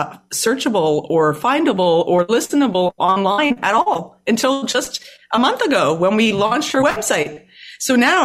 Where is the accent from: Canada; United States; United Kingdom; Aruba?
Canada; Vancouver, British Columbia; the soundtrack of my life growing up in Vancouver